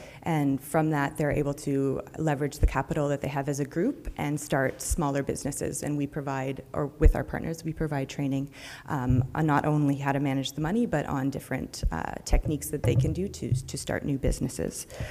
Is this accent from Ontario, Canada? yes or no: yes; Toronto, Ontario, Canada; I'm coming from Toronto, where our offices are and where I'm born and raised.